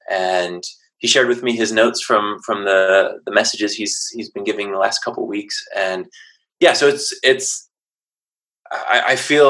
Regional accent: Canberra, Australian Capital Territory, Australia; I'm half Australian, half American, grew up in Australia, in Canberra.

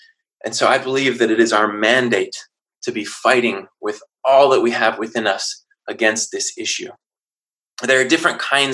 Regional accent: Canberra, Australian Capital Territory, Australia; I'm half Australian, half American, grew up in Australia, in Canberra.

